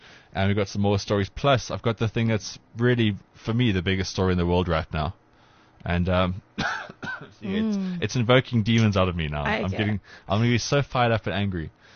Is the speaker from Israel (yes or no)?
no; South Africa; I sent him a tweet yesterday, you know, just being courteous, being South African and all.